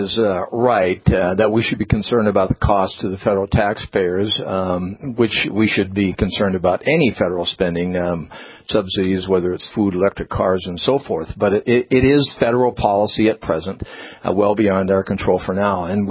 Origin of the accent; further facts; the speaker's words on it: Tioga, North Dakota, United States; I grew up in Tioga. I've been around natural gas for 40 years